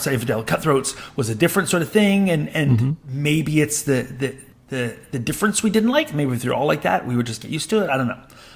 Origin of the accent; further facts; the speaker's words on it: Canada; Oh, as a Canadian, I would just like to say sorry